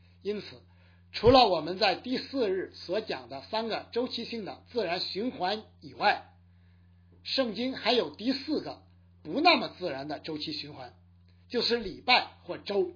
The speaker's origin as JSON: {"language": "Chinese", "country": "China", "said": "今天我们中国人的生活太过忙乱"}